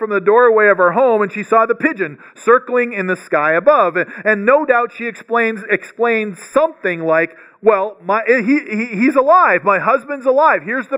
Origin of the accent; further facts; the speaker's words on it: Canada; I think probably growing up in Canada froze my brain or something like that.